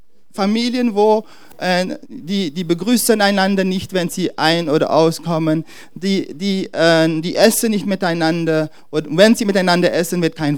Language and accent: German; Netherlands; German is a second language; wir kommen aus Holland und in die Niederlande küsst man einander, wenn man einander begrüßt.